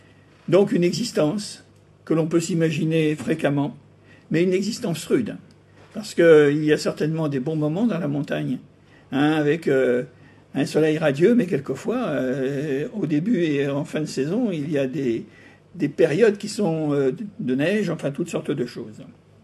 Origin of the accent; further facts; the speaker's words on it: France; Nous, peut-être qu'en tant que Français, dans notre pays que nous connaissons bien, avec sa culture